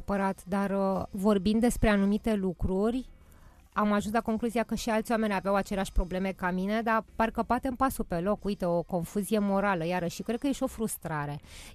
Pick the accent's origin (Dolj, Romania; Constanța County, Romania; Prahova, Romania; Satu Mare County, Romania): Prahova, Romania; Câmpina; also born or lived in Brăila / Israel; now in Bucharest, Romania; București este orașul meu adoptiv. Eu m-am născut la Brăila, orașul mamei mele. A ținut neapărat să mă nasc acolo și am crescut la Câmpina, orașul tatălui meu. Și practic până în 1989 iulie, când am emigrat în Israel, orașul meu a fost Câmpina.